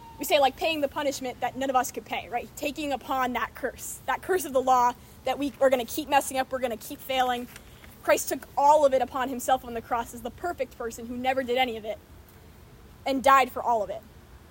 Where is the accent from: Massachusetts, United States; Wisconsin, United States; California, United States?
Massachusetts, United States; I'm from Massachusetts, so I had to make that reference.